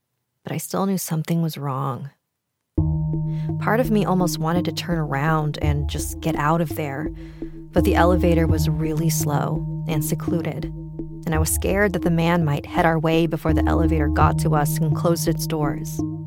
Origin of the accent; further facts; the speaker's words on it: Mesa, Arizona, United States; I am from Mesa, Arizona